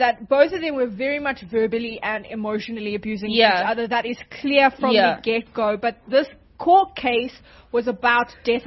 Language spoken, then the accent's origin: English; South Africa; I'm from South Africa, that's why I don't have a holiday.